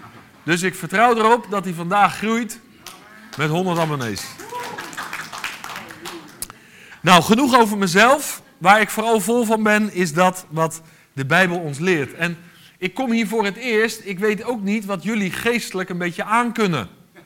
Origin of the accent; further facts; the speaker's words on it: 's-Gravenzande, South Holland, Netherlands; Ik ben geboren en getogen in Schravenzande, dus ik ben een Westlander.